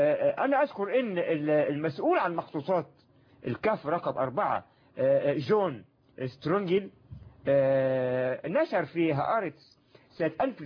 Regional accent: Egypt; سيبك من الأرثوذكس اللي عندنا في مصر

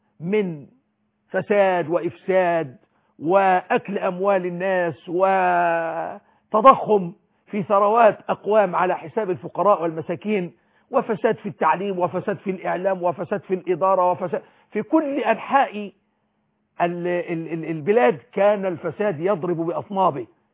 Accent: Egypt

